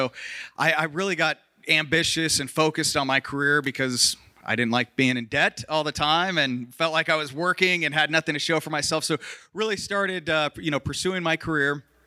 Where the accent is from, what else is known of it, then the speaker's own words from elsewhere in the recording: Wichita, Kansas, United States; also born or lived in New Mexico, United States / Texas, United States; So I was born in New Mexico, growing up, lived there, lived in Texas, and then ended up in Wichita.